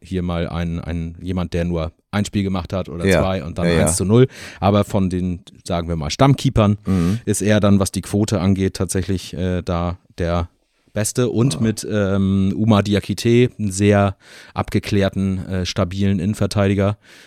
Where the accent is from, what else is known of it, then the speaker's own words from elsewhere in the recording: Kiel, Schleswig-Holstein, Germany; als Kieler